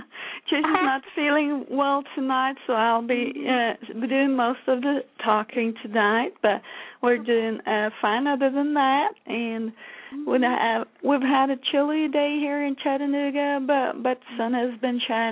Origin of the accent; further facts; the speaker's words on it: Sweden; English is a second language; I was brought up, I'm from Sweden originally. You might hear that I have a little accent.